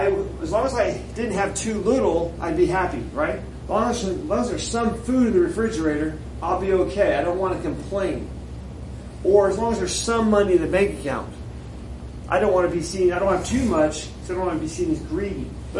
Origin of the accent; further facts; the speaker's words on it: Sonoma, California, United States; I grew up right outside San Francisco, a town called Sonoma.